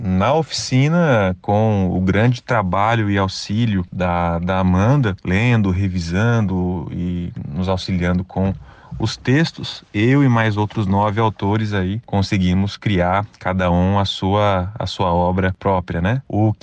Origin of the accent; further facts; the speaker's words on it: Londrina, Paraná, Brazil; sou aqui de Londrina